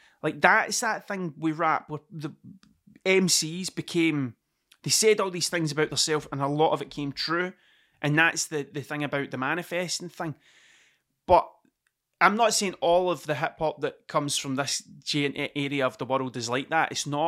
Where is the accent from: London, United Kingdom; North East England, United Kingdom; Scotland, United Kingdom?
Scotland, United Kingdom; But I actually think it's just part of being fucking Scottish.